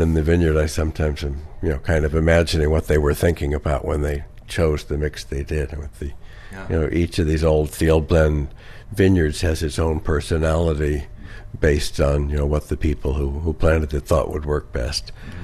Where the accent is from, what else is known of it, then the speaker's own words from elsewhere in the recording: Vallejo, California, United States; I grew up in Vallejo and went to school at Berkeley.